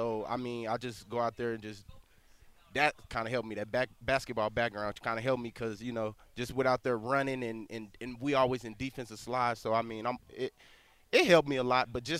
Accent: Little Rock, Arkansas, United States; I'm from Little Rock, Arkansas

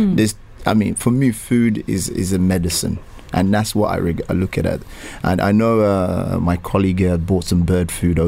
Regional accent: London, United Kingdom; also born or lived in Nigeria; I grew up in London, so basically I was born in Nigeria, grew up in London

